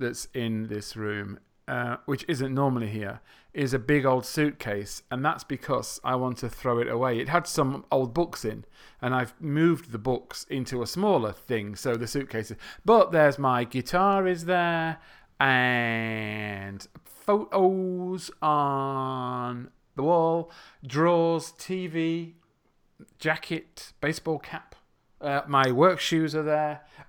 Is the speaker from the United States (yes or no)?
no; England, United Kingdom; accent: English English; I'm from England and I speak English English.